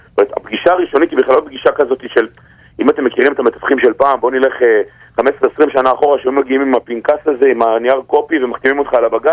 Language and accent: Hebrew; Lod, Central District, Israel; אני מכיר את הערים האלה מהיום שבו נולדתי. אני גרתי אני יליד העיר לוד, וחייתי בעיר הזאת כמעט כל חיי הבוגרים